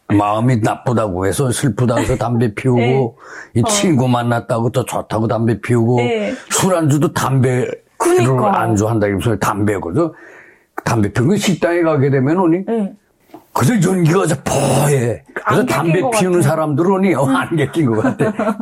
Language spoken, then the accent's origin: Korean; Maengsan, South Pyongan, North Korea; moved away as an adult; also born or lived in Kaesong; now in South Korea; 저는 1955년도에 개성시에서 출생했고 59년도에 성분이 나쁜 걸로 해서 평안남도 맹산 그 두메산골로 59년도 12월 내가 5살 때 출방을 돼서 맹산에 가서 한 50년 거의 살다가 58살에 대한민국에 입국하였습니다.